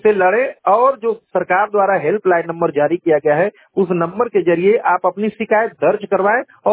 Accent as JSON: {"language": "Hindi", "town": "Ghazipur", "region": "Uttar Pradesh", "country": "India", "said": "मेरी उम्र लगभग 35 वर्ष है और मैं गाजीपुर जनपद का रहने वाला हूँ।"}